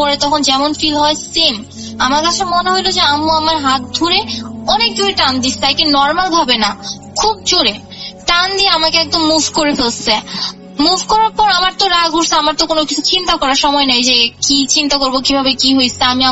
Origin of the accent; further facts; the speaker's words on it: Bikrampur, Dhaka Division, Bangladesh; আমাদের গ্রামের বাড়ি বিক্রমপুর, সেখানে অনেক স্টোরি আছে